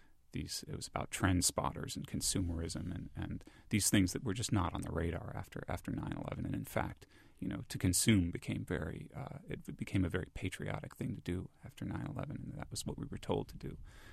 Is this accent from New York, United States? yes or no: yes; Brooklyn, New York, United States; I grew up in Brooklyn, New York, and my parents still live in an apartment in Brooklyn where I grew up.